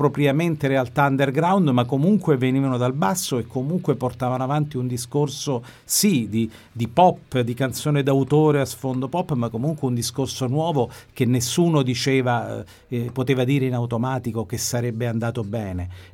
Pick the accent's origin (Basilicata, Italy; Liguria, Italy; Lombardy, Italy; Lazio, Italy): Lazio, Italy; Rome; lo dico da romano